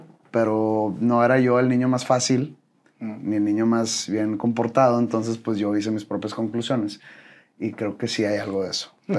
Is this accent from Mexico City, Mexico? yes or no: no; Monterrey, Nuevo León, Mexico; Soy de aquí de Monterrey. Nací en la maternidad Conchita.